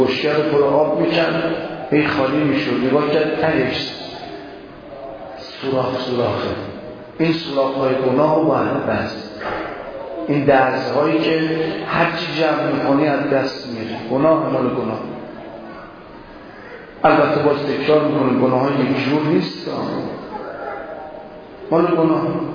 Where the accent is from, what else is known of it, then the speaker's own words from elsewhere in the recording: Iran; خیال نکنید اینا چون ما ایرانیم برای ما راحت تران